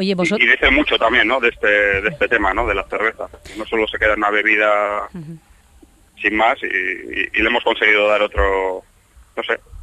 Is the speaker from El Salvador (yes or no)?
no; Getxo, Basque Country, Spain; nosotros de … al final somos originarios de Getxo, de Algorta